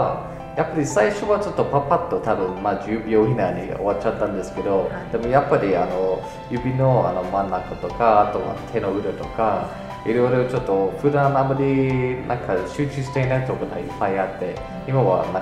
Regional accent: Florida, United States; Japanese is a second language; フロリダ、はい、フロリダ出身なんですけど

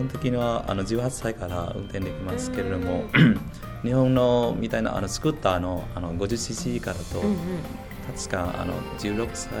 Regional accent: Vinh Phuc, Vietnam; Japanese is a second language; あの私の出身はあのハノイ州都 の近く、あのビンフック省というの、うん、あの一つの省ですけれども、

